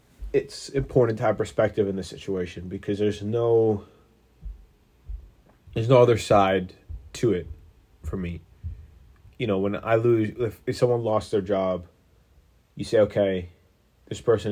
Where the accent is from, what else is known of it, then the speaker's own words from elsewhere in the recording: Israel; English is a second language; Israel got attacked, and I'm from Israel